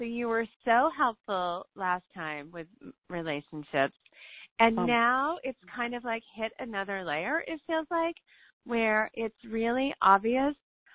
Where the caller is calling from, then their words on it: North Conway, New Hampshire, United States; I'm in North Conway.